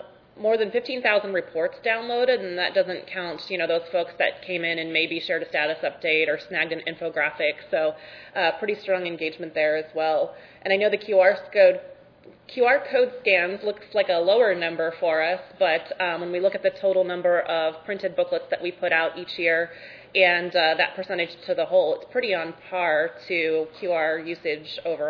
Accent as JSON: {"language": "English", "region": "Ohio", "country": "United States", "tie": "born or raised there", "said": "like I said, I'm in Arkansas now. I grew up in Ohio."}